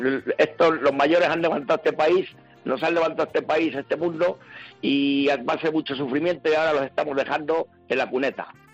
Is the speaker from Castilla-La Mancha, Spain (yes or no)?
yes; Castilla-La Mancha, Spain; en mi pueblo es un pueblo pequeño, pero bueno, con 4.000 habitantes, claro. pero yo qué sé, estamos muy cerca de Toledo